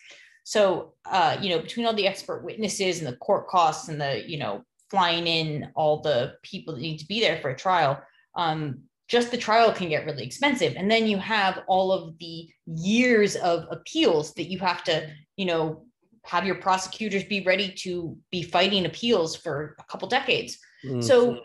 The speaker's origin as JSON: {"language": "English", "town": "Lancaster", "region": "Pennsylvania", "country": "United States", "tie": "born or raised there", "also_born_or_lived": "New Jersey / New York / Massachusetts", "moved": "as an adult", "lives_now": "Houston, United States", "said": "I grew up in Pennsylvania, in Lancaster, Pennsylvania. And, you know, and then I lived some in New Jersey and New York and a little bit in Massachusetts before I landed in Texas."}